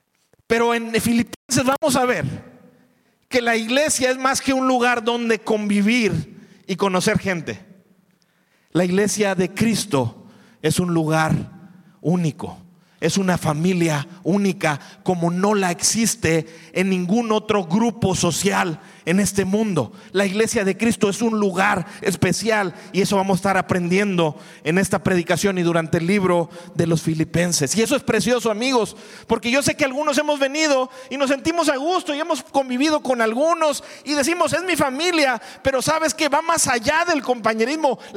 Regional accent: Monterrey, Nuevo León, Mexico; Por la familia en la que nací y en la que crecí, prácticamente si me preguntan dónde naciste, yo no diría en Monterrey, diría nací en la iglesia, en Casa de Gracia, ¿sí?

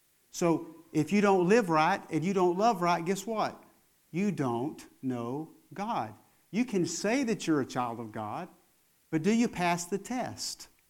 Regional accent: Texas, United States; I thought it was orangutan, right? Because I'm from West Texas.

